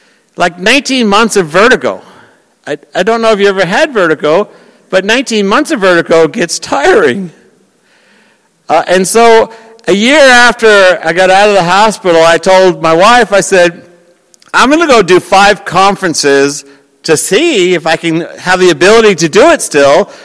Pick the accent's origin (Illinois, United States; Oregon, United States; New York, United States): New York, United States; which I'm a New Yorker, I'm going to push.